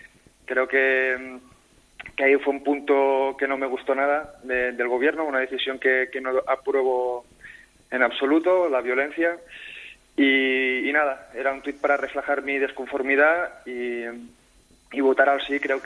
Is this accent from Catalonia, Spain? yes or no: yes; Catalonia, Spain; Yo me siento español y catalán.